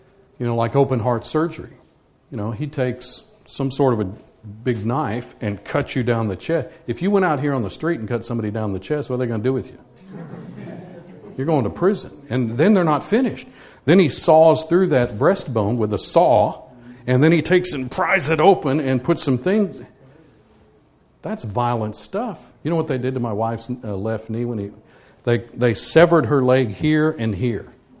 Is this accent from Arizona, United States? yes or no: yes; Arizona, United States; these are pictures of my home state of Arizona.